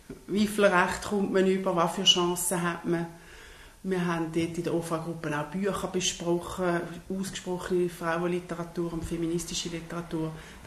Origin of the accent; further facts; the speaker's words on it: Schaffhausen, Switzerland; Ich bin absolut im Land aufgewachsen, im Schaffhausischen Kleckern.